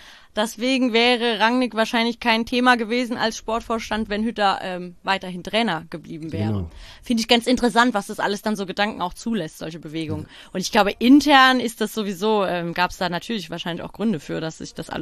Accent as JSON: {"language": "German", "town": "Frankfurt", "region": "Hesse", "country": "Germany", "said": "sind wir Frankfurter es nicht gewohnt, dass so wirtschaftliche Entscheidungen in einem Verein getroffen werden"}